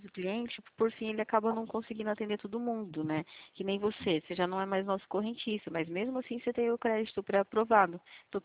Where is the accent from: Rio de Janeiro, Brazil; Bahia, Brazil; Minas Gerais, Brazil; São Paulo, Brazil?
São Paulo, Brazil; Rio Claro; Eu sou daqui da Central, do lado aqui de Araraquara, de Rio Claro.